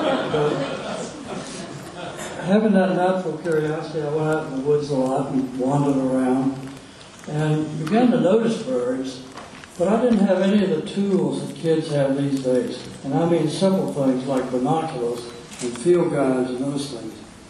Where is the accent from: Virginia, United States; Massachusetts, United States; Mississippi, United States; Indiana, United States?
Virginia, United States; Franklin; I grew up in Franklin, not Franklin County of moonshine fame, but Southampton County across the river.